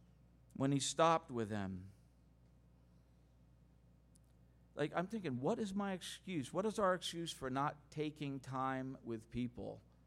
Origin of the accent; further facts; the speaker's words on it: Manila, Metro Manila, Philippines; I remember where I grew up in Manila